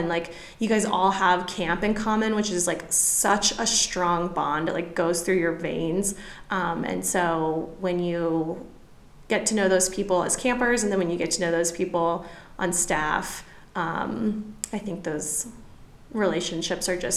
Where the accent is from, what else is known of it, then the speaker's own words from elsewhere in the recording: Florida, United States; Yeah, so I'm from Florida originally, and I went to a YMCA residential camp in Florida.